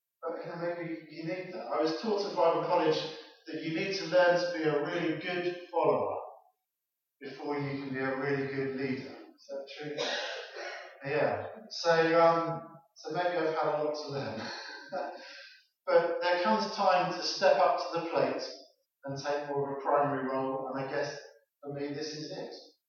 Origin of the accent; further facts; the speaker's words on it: Stamford, East Midlands, United Kingdom; So I grew up in Stamford. I went back home there to move on for a bit.